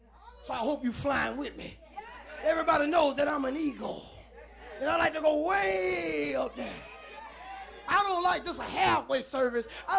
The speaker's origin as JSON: {"language": "English", "region": "South Carolina", "country": "United States", "said": "See, I'm from South Carolina. So I can easily come in here and represent South Carolina."}